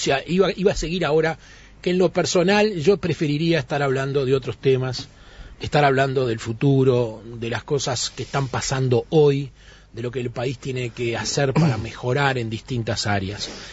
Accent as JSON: {"language": "Spanish", "country": "Uruguay", "said": "me gustaría como uruguayo"}